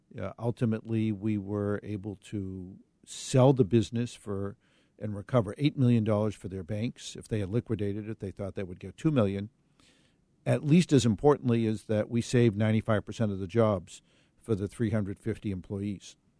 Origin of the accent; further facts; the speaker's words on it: Boston, Massachusetts, United States; I grew up in Boston, Mass. Went to the first public school in the country, founded in 1635.